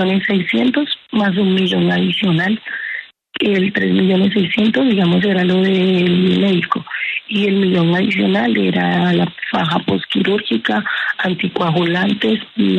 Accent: Barranquilla, Atlántico, Colombia; De Barranquilla.

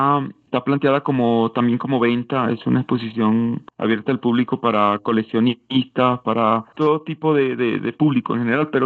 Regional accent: Cañaverales, La Guajira, Colombia; now in Bogotá, Colombia; No, yo soy guajiro. Vivo en Bogotá hace 25 años, pero sí soy de La Guajira, de un pueblo que se llama Cañaverales.

